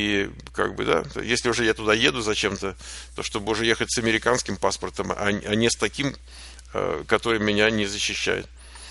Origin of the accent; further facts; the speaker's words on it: Moscow, Russia; я родился в Москве и прожил там 34 года своей жизни